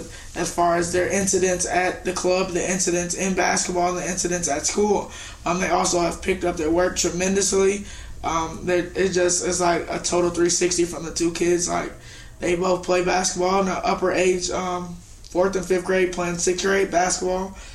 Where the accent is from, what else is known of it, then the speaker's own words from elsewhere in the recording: Detroit, Michigan, United States; moved away as an adult; I'm from Detroit, Michigan. I grew up in a Boys and Girls Club, and as did my brothers. And I moved to Missouri 2 years ago and got a job as a youth development professional.